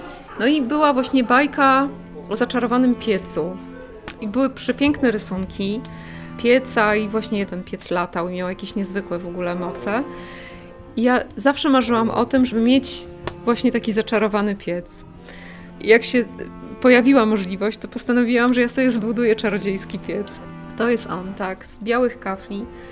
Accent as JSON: {"language": "Polish", "town": "Warsaw", "region": "Masovian Voivodeship", "country": "Poland", "tie": "born or raised there", "said": "Pochodzę z Warszawy. Urodziłam się, wychowałam, skończyłam tam wszystkie szkoły. Tam był cały mój świat, wszyscy znajomi, przyjaciele, rodzina."}